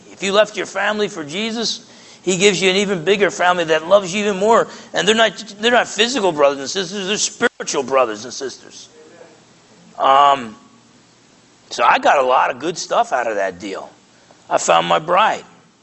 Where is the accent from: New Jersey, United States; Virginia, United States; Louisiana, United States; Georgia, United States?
New Jersey, United States; if I was still as blunt as I used to be growing up in New Jersey